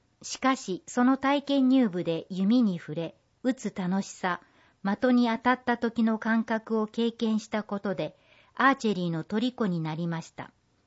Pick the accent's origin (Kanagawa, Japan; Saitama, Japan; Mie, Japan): Mie, Japan; この地元三重での国体で優勝を勝ち取ることをモチベーションの一つとして